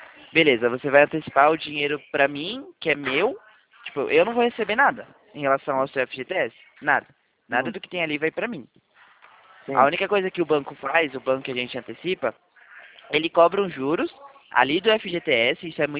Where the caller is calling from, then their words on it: Atibaia, São Paulo, Brazil; Aqui em Atibaia, no interior de São Paulo.